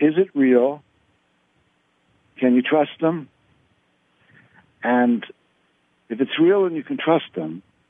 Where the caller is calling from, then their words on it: Sedona, Arizona, United States; I'm in Sedona.